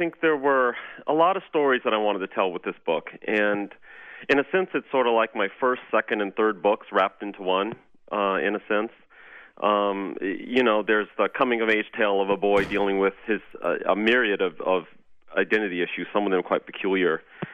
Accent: Iowa, United States; now in New York, United States; I say I'm from Iowa, they say Idaho, and then I say, no, Iowa

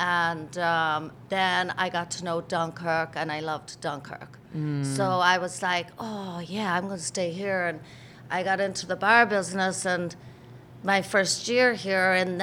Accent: Tallaght, Leinster, Ireland; I am from a little village called Talla, growing up. It's about 7 miles from Dublin City. It was a small village at the end of the Dublin Wicklow Mountains that now has over 1 million people in it.

